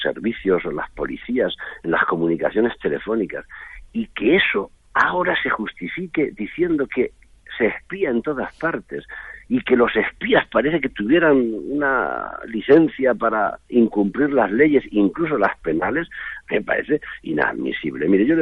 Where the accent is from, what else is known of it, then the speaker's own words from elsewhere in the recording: Spain; como muchos españoles.